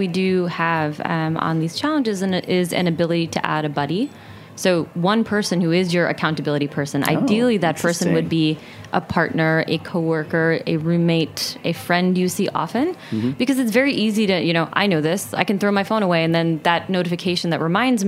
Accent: New Jersey, United States; born or raised there

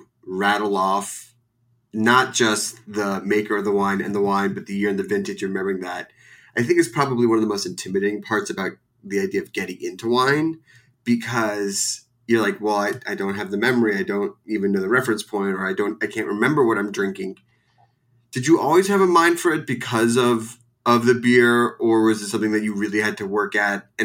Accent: Philadelphia, Pennsylvania, United States; I'm from Philly and the Philly special is like a Yingling and a shot of whiskey.

